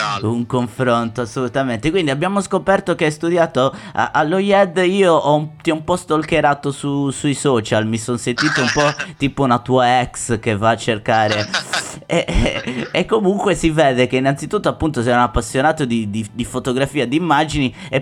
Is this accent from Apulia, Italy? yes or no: no; Sardinia, Italy; io sono sardo, tu sei siciliano